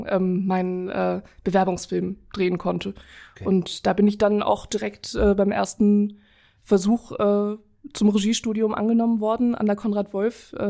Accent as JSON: {"language": "German", "region": "Saarland", "country": "Germany", "tie": "born or raised there", "said": "Ja, also ich bin in Saarbrücken geboren, aber auf dem Kaff nördlich davon aufgewachsen."}